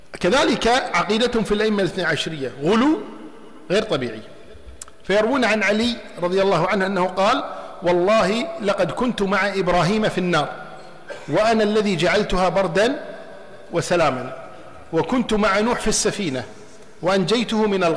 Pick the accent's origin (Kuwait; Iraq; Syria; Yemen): Kuwait; هذا مرجع من مراجع الشيعة عندنا في الكويت، يقال له حسن الحائري